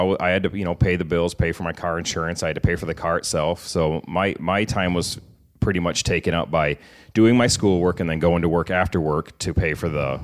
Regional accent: Sioux City, Iowa, United States; also born or lived in Remsen; So actually, for the most part, I grew up in Siouxland, but I did start out in Remsen, Iowa, so that's a little bit northwest.

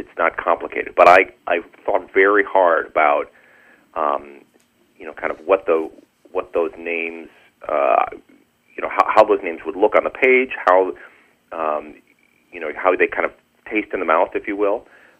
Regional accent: Wisconsin, United States; I'm from Wisconsin, and I spent some time also in Seattle, and we have all of these Scandinavian settlers here from way, way back.

